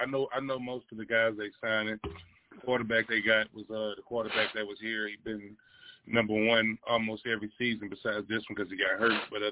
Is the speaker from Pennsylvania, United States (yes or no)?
no; Galveston, Texas, United States; Like the post say, I'm originally from Galveston, Texas, man. Born and raised.